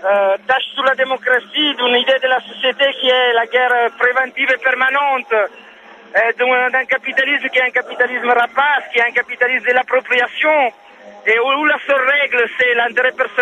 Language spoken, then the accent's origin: French; France; moi je viens de France, j'étais en France encore il y a deux jours